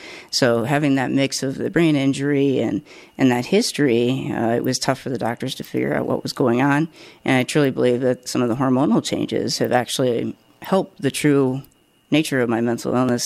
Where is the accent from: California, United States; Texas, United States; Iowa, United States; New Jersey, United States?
Iowa, United States; I grew up in Iowa in the 80s, and that just wasn't something that we talked about.